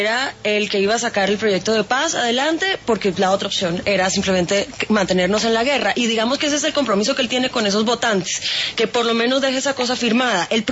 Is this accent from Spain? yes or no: no; Barranquilla, Atlántico, Colombia; yo lo digo además como barranquillera